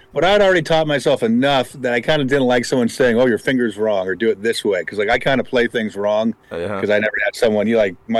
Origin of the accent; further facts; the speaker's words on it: Tarzana, California, United States; I grew up in the San Fernando Valley.